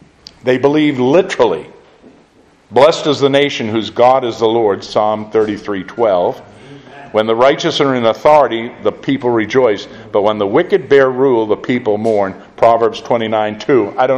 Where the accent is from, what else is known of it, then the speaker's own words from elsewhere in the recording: Lexington, Massachusetts, United States; born there; I was born in Lexington. I stand on Lexington Green a lot because that is the birthplace of American liberty